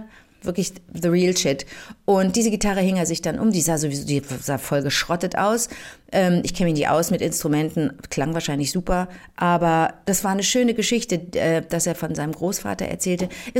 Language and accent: German; Bulgaria; Ich bin selber auch aus dem Hause Bulgari. Ich komme selber aus Bulgarien.